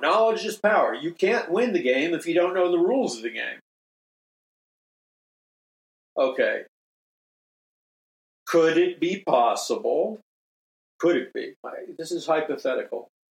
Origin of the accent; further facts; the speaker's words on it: New York City, New York, United States; For us, our Sunday morning worship service growing up in New York City was to read the Sunday edition of the New York Times